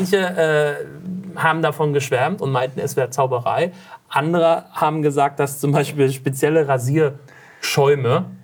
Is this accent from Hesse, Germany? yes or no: no; Berlin, Germany; wir kommen aus Berlin, wir zeichnen hier in Berlin auf.